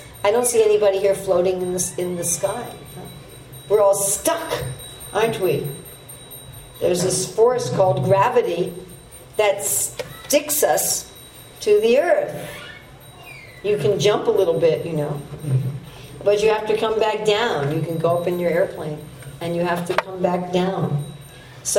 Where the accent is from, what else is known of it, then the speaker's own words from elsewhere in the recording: Manhattan, New York, United States; and I grew up in Manhattan in New York. And just being there, I felt like, yes, this is my place.